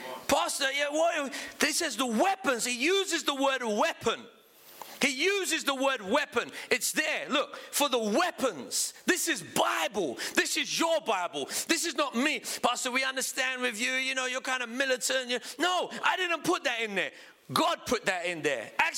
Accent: England, United Kingdom; yeah, because he knew I was from England.

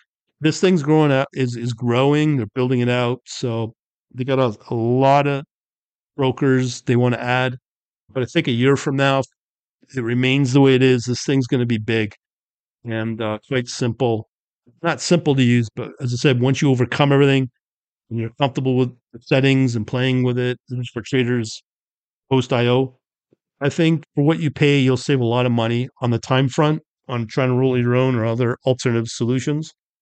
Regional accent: Canada; I'm a Canadian.

